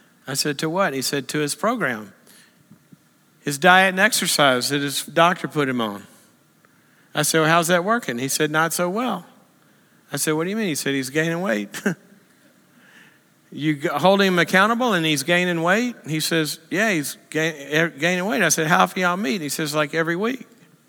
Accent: the South, United States; cotton, I grew up in the South, soybeans, you get one harvest a year, right?

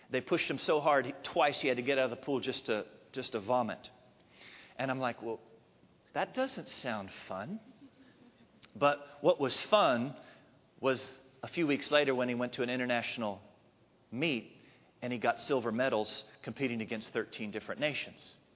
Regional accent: Maryland, United States; When I visit this part of the world and I think about growing up in Maryland, you know, I do miss the meatball subs. I miss the smooth roads.

